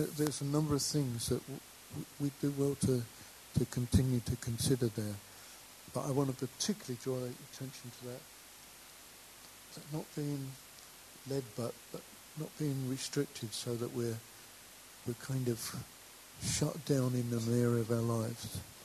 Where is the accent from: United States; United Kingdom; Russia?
United Kingdom; I know we're British and we've got stiff upper lip and all that sort of thing.